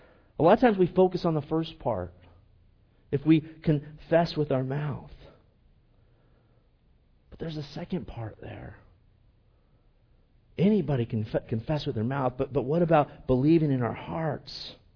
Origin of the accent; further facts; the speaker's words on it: Okinawa, Japan; You know, like I was from Okinawa, and as I'm going through this, they're getting information.